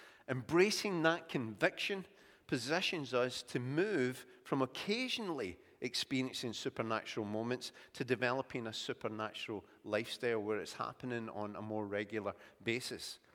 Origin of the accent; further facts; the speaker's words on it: Scotland, United Kingdom; I said, oh, I'm from Scotland, you know.